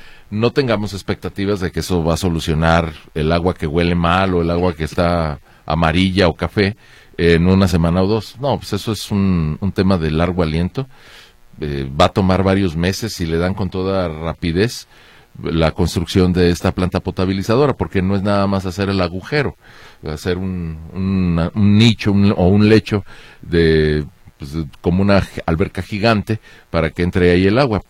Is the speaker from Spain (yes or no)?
no; Mexico; Y bueno, pues como mexicanos pues siempre nos va a gustar que mexicanos sean exitosos